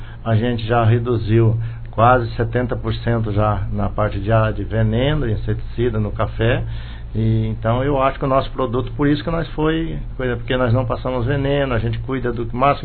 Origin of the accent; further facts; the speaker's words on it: Alto Alegre dos Parecis, Rondônia, Brazil; sou de Alto Alegre também, da linha P38, quilômetro 4,5.